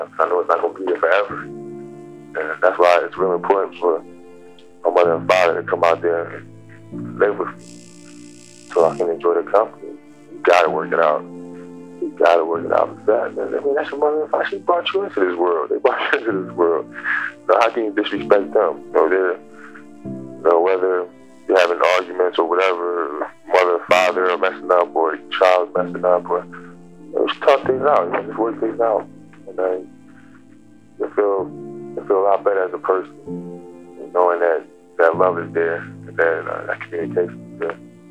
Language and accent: English; Italy; Like, I grew up in Italy. I didn't have anybody to rely on but my sisters, my mother, and my father.